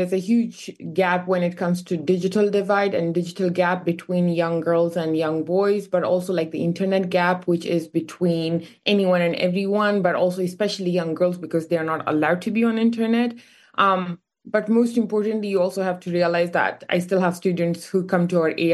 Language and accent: English; Afghanistan; So I am from Afghanistan, and the reason we started in Afghanistan was because I come from rural tribal regions of Afghanistan